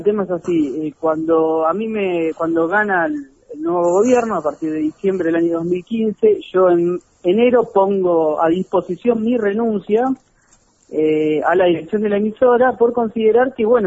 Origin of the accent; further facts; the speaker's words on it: Ushuaia, Tierra del Fuego, Argentina; also born or lived in Buenos Aires; yo me fui a estudiar a Buenos Aires, yo soy de acá de Ushuaia, uh-huh. Me fui a estudiar a Buenos Aires, cuando finalicé mis estudios volví